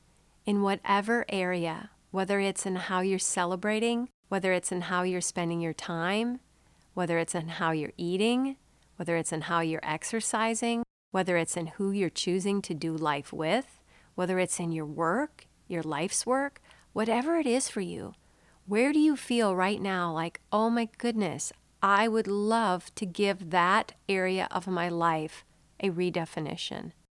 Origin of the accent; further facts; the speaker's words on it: Minnesota, United States; Growing up in Minnesota, it was the one place where we could escape the winter, cold and snow